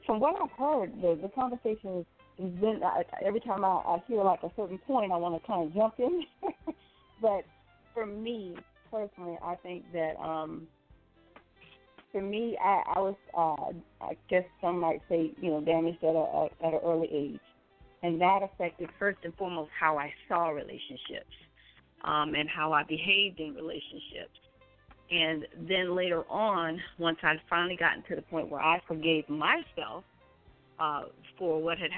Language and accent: English; South Carolina, United States; I'm from South Carolina.